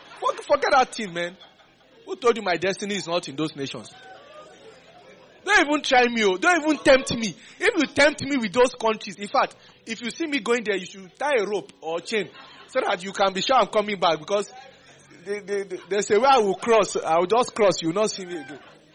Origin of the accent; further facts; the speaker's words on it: Ife, Osun, Nigeria; The day they gave birth to me, there was no light in Ife. I was born in Ife. There was no light.